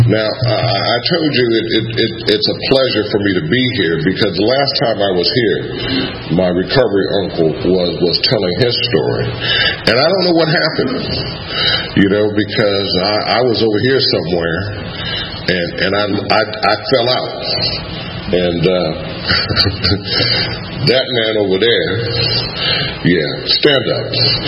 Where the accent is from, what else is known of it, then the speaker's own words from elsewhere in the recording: Cleveland, Ohio, United States; born there; I'm an only child. I was born in Cleveland, Ohio.